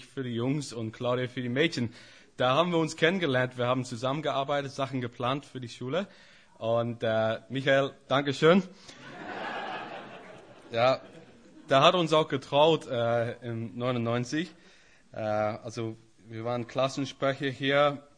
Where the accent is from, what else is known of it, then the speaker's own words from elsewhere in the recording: Northern Ireland, United Kingdom; German is a second language; ich komme aus Nordirland.